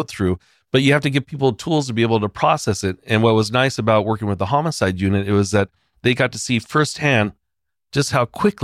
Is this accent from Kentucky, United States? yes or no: no; San Jose, California, United States; I grew up in East San Jose and I was getting jumped.